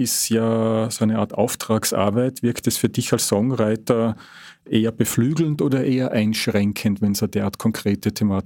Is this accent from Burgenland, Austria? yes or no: no; Carinthia, Austria; born there; ich bin ja gebürtiger Kärntner